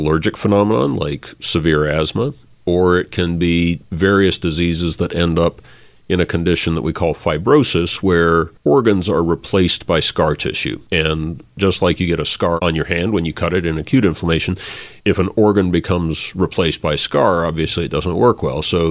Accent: Flint, Michigan, United States; So I grew up in Flint, Michigan, went to University of Michigan in Ann Arbor as an undergrad.

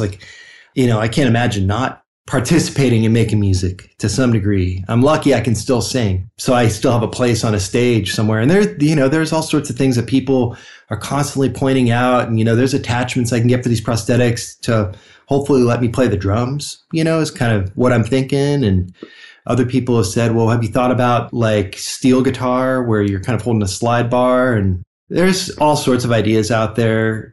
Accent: Orange County, California, United States; I grew up in Orange County, you know.

